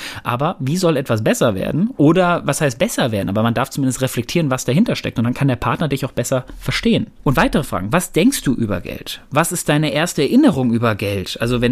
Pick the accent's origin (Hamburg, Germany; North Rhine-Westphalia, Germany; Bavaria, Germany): North Rhine-Westphalia, Germany; Bochum; ich komme aus Bochum. Ich hab VfL Bochum geschaut.